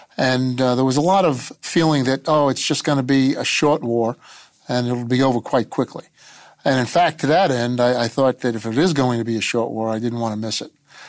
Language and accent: English; Queens, New York, United States; Well, I grew up in Queens, New York. Most of my life was spent on the block, so to speak, growing up with the neighborhood kids.